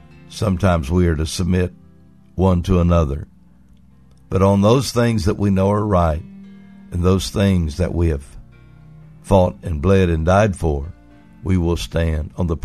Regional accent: Oklahoma, United States; Many times I've driven by there because I was raised in Oklahoma.

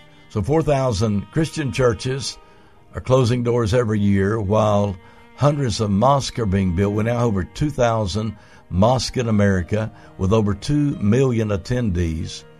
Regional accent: Comanche, United States; Dr. Larry Martin and I were going to the church that we grew up in Comanche

